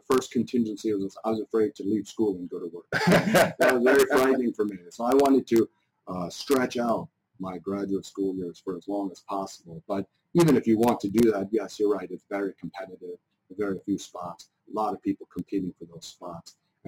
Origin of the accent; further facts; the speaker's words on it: Canada; also born or lived in Pakistan; I was born in July 1981. I'm dating myself. And our family moved to Canada in December 1981. So I virtually have no memory of Pakistan. And in our household, we only spoke English.